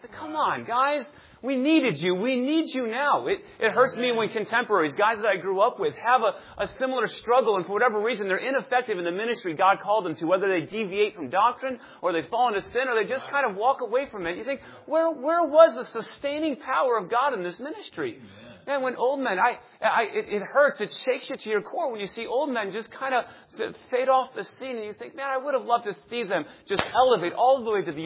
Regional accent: Chicago, Illinois, United States; born or raised there; also born or lived in Texas; now in Kansas, United States

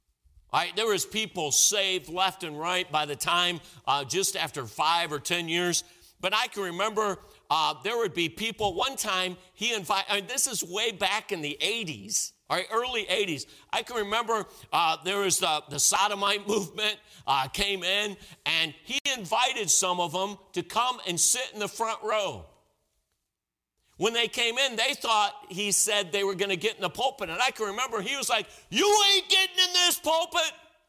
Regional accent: Cleveland, Ohio, United States; All right, I mentioned this morning that I grew up in Cleveland, Ohio.

